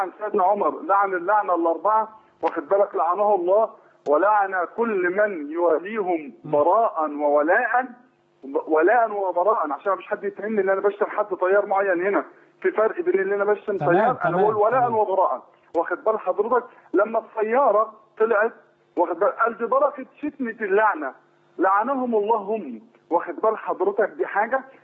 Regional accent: Egypt; احنا كمصريين

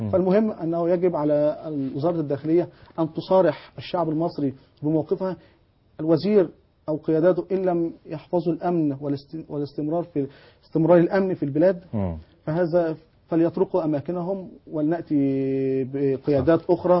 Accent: Egypt; إحنا كشعب مصري

